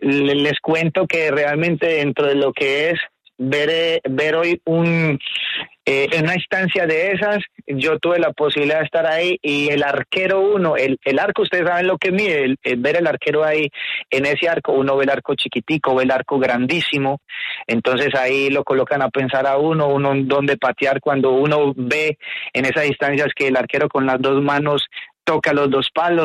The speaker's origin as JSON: {"language": "Spanish", "country": "Colombia", "said": "lo que nos compete a nosotros como colombianos"}